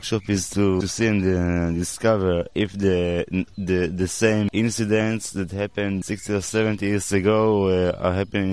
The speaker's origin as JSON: {"language": "English", "country": "Israel", "said": "I'm from Israel."}